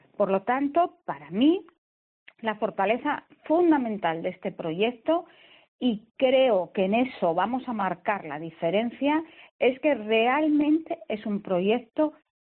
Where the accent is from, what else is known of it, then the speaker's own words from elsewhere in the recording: Asturias, Spain; Somos tremendamente asturianos, queremos a nuestra tierra muchísimo